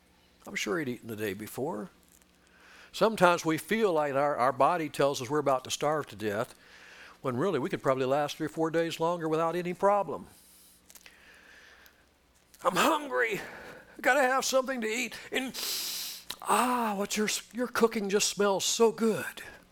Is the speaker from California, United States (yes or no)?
yes; California, United States; it's a different style than what I grew up with in Southern California.